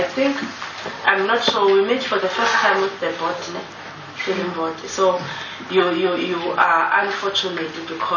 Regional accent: Eastern Cape, South Africa; from Eastern Cape.

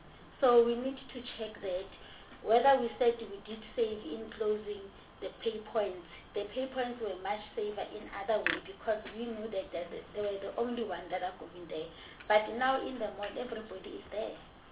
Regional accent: Soweto, Gauteng, South Africa; I'm from Soweto.

